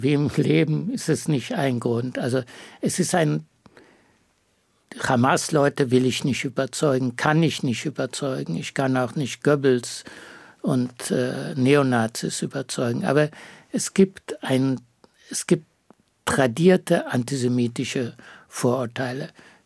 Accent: Bavaria, Germany; now in Berlin, Germany

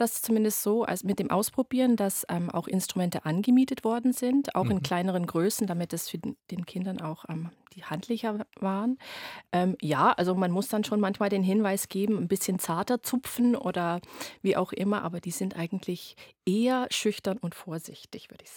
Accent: New York City, New York, United States; Aber auch in New York City, wo ich groß geworden bin, gab es sehr viel von der modernen Tanzszene mit Live-Musik.

